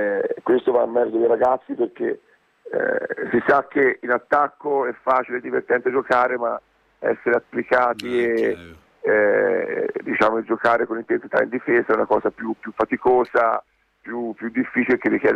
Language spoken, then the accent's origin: Italian; Montecatini Terme, Tuscany, Italy; poi sono di Montecatini e di conseguenza era una partita per me particolare